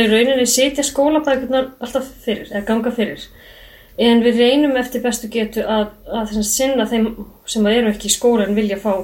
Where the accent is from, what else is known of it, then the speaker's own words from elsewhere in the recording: Garðabær, Capital Region, Iceland; also born or lived in Denmark; Ég kem hérna af höfuðborgarsvæðinu úr Garðabæ upprunalega